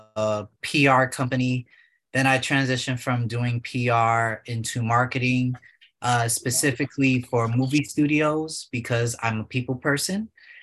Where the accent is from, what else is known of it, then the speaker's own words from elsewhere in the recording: New York City, New York, United States; Born and raised in New York City.